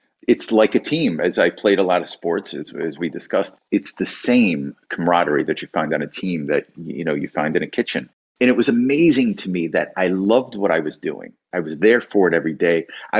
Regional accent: Waterbury, Connecticut, United States; born there; I spent all my time in Waterbury. I was born in Waterbury Hospital.

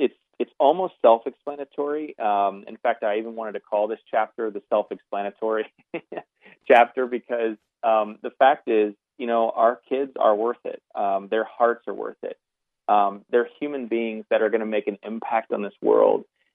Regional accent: Ohio, United States; I'm a big Ohio State Buckeyes fan because I come from Ohio

